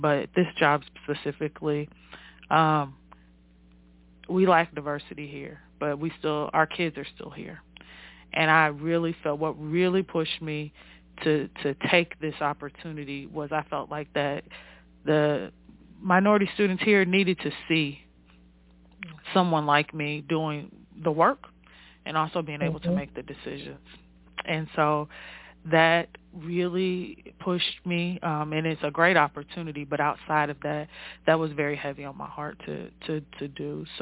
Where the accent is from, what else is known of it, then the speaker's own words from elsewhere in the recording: Ohio, United States; So I am from Ohio originally, like I said.